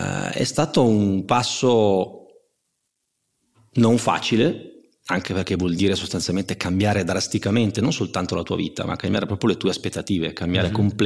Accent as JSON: {"language": "Italian", "town": "Turin", "region": "Piedmont", "country": "Italy", "said": "Noi siamo piemontesi, torinesi, piemontardi per essere precisi."}